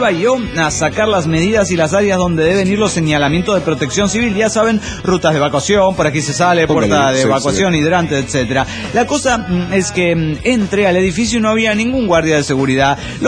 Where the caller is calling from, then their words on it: Everett, Washington, United States; de Everett, Washington.